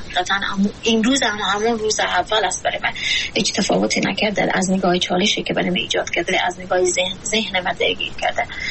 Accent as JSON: {"language": "Persian", "country": "Afghanistan", "tie": "born or raised there"}